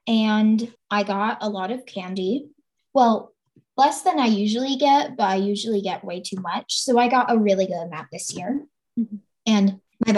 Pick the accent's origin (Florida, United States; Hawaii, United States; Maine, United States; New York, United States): New York, United States; Hudson; I'm 11, and I'm also from Hudson.